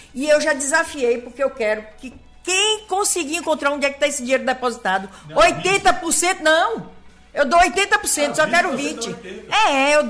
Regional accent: Olivença, Bahia, Brazil; born there; also born or lived in Acuípe; eu nasci em Olivença, fui morar no Acuípe

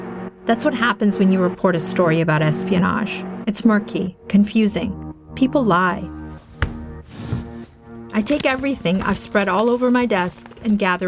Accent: Afghanistan; English is a second language; I grew up in Afghanistan, right next door to Iran. We share the same language, Farsi, and a 572-mile border.

